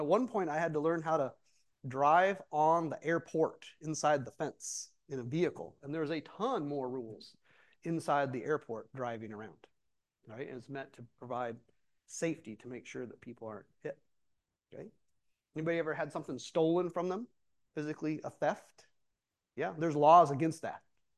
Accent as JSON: {"language": "English", "town": "Port Alexander", "region": "Alaska", "country": "United States", "tie": "born or raised there", "said": "I had the opportunity to go down to my hometown of Port Alexander to visit my dad and drop off my boys for a little bit."}